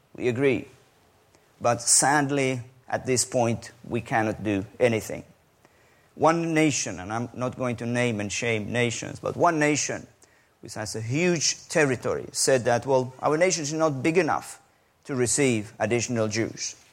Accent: Finland; it's an issue for me as a Finn

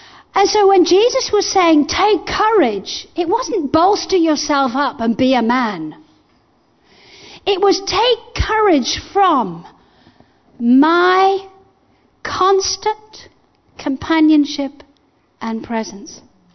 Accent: Zimbabwe; I grew up in Africa, in Zimbabwe. And my father was a policeman, and we lived on what they called a police camp.

